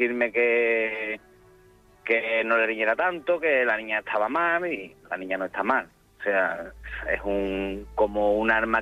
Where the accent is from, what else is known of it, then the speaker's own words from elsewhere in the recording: Seville, Andalusia, Spain; Nosotros somos de Sevilla.